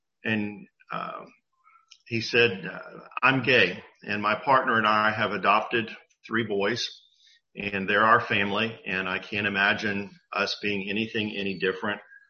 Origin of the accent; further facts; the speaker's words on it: Florida, United States; You know, my personal journey, I grew up in South Florida. The churches that I attended were very conservative Southern Baptist churches.